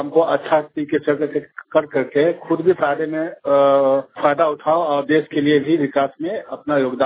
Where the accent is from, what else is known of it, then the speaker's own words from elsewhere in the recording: Sitamarhi, Bihar, India; कुरहौल शरीफ गांव प्रखंड बुकरा जिला सीतामढ़ी बिहार का रहने वाला हूं।